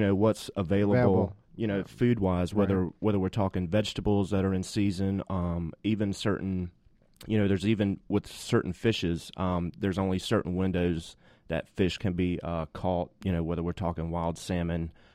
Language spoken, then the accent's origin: English; Georgia, United States; And I'm from South Georgia, too, near the coast of Georgia